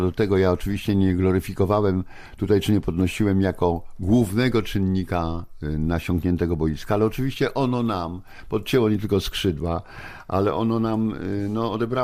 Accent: Warsaw, Masovian Voivodeship, Poland; born there; jako urodzony Warszawiak, jako kibic Legii

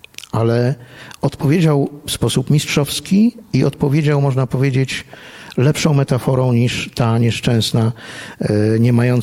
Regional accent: Kuyavian-Pomeranian Voivodeship, Poland; Pochodzę z Kujaw, z miejscowości niedaleko Włocławka

